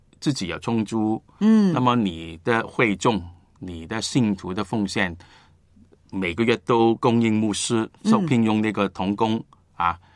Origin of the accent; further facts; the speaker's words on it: Guangdong, China; 我们广东人说穿你们